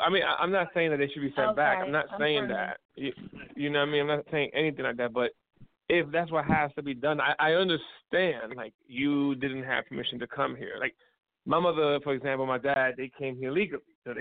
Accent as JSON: {"language": "English", "town": "New York City", "region": "New York", "country": "United States", "tie": "born there", "said": "Me, my mother's Dominican and my father's from Spain. And I was born in the Bronx."}